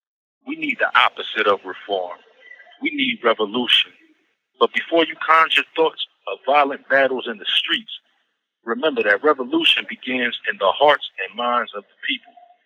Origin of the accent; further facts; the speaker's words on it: Philadelphia, Pennsylvania, United States; I'm from Philadelphia.